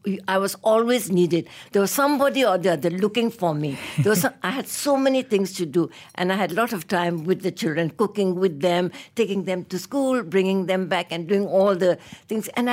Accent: Myanmar; moved away as an adult; now in Malaysia; I was born and brought up in Myanmar and lived the first 20 odd years of my life in Myanmar. And then I studied overseas. And then I came to work in Malaysia as an expatriate in 1965 at the University of Malaya.

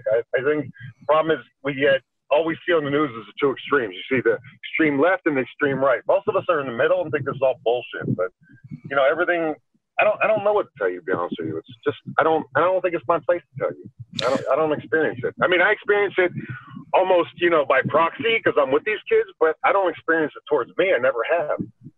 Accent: Philadelphia, Pennsylvania, United States; I came from Philadelphia in the 80s, which was about as racist as you can get.

